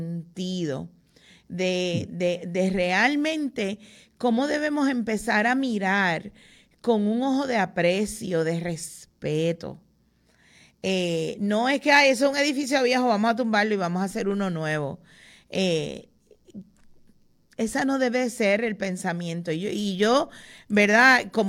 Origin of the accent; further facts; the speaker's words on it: Santa Isabel, Puerto Rico; yo no soy ponceña, pero me crié en el sur, me crié en Santa Isabel, y mi familia es de Santa Isabel y de Adjuntas, así que estoy ahí como que bordeando a Ponce.